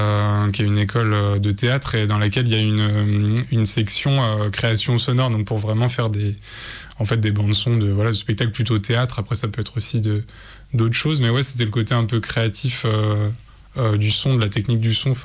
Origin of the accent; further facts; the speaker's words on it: Pays de la Loire, France; Je suis de la Mayenne d'origine, donc un peu à côté, dans les Pays de la Loire aussi.